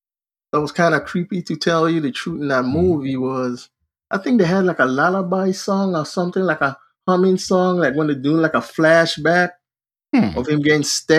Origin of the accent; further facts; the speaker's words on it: Virginia, United States; Back when I was when I was growing up in Virginia